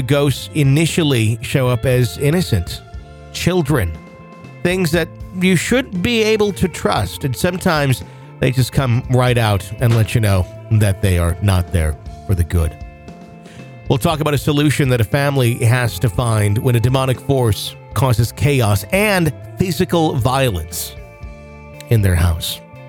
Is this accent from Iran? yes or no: no; the South, United States; I grew up in the South. Until about the age of 16, we lived in a very stereotypical split-level house in the suburbs.